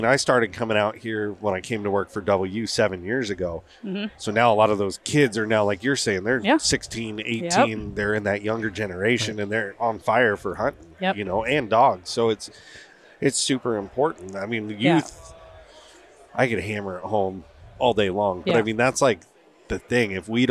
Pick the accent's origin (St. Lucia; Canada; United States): United States; Pacific Northwest; we're from the Pacific Northwest, big canyons, massive timber country.